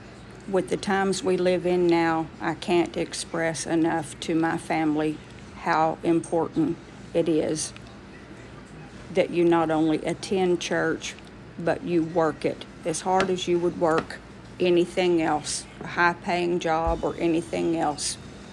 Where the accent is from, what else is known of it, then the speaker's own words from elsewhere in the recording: Texas, United States; And being a Texan, I say naw and y'all.